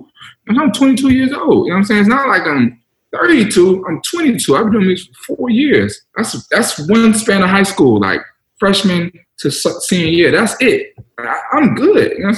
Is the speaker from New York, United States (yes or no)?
no; Cobb, Georgia, United States; I'm from Cobb. I tend to always go through my old town.